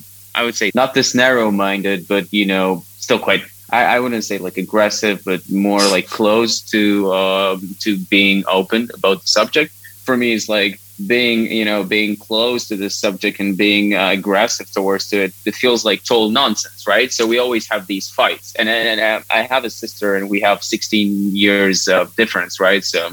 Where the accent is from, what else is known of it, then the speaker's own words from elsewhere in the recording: Latvia; COVID hit, so I was back from LA to my hometown in Latvia, where I'm originally from, and I was actually dining with my parents